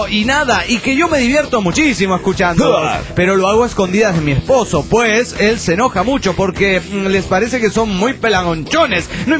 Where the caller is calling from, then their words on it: Trelew, Chubut, Argentina; de Trelew, Chur, República Argentina.